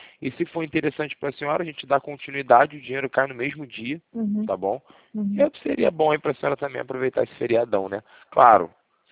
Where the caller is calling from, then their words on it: Rio de Janeiro, Brazil; eu falo do centro do Rio de Janeiro